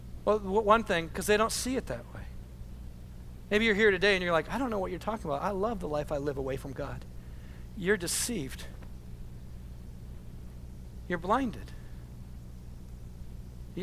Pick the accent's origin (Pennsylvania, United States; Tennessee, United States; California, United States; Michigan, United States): Michigan, United States; You know, I grew up in Michigan, and I was done with the Lions at least 100 times in my life, okay?